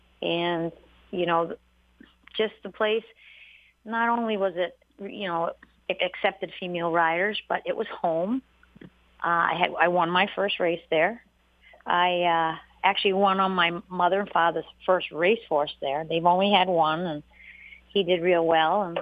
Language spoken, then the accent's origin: English; New England, United States; I'm from New England, so it's even more home.